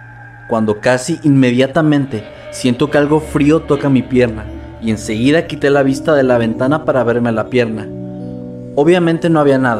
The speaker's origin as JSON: {"language": "Spanish", "region": "Trujillo", "country": "Venezuela", "said": "Yo soy del estado de Trujillo en Venezuela y esta es mi anécdota, la cual me pasó cuando estaba pequeño, tenía 7 años para ser exacto."}